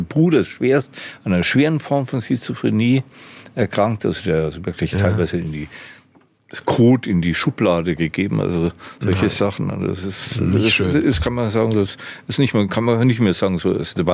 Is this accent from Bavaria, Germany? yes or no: yes; Bavaria, Germany; ich bin in Bayern aufgewachsen, in der Gegend dort.